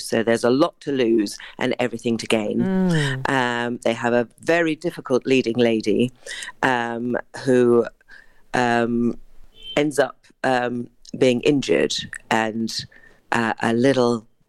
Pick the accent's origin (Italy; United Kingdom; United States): United Kingdom; London; It does. It does. We're all from London.